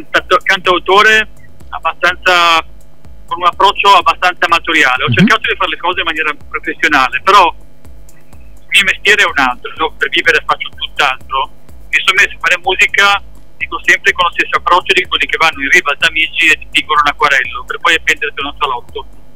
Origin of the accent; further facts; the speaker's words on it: Genoa, Liguria, Italy; io sono un genovese atipico